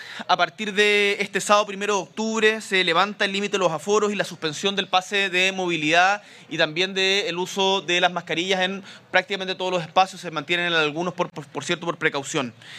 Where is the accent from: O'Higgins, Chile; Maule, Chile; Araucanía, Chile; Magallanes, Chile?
Magallanes, Chile; Punta Arenas; Yo soy de Punta Arenas, ustedes saben que soy del sur de Chile